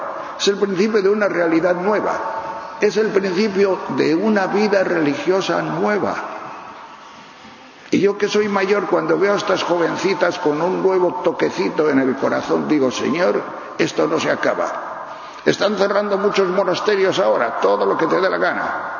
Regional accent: Tejerina, Castile and León, Spain; don Rufo, el cura de Tejerina, la provincia de León, mi pueblo

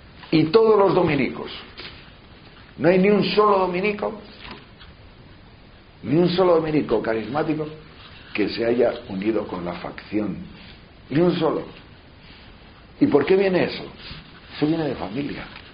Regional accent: León, Castile and León, Spain; por ahí por norte, por mi tierra, venden esos guisantes envasados. Y había traído de León 5 o 6 kilos.

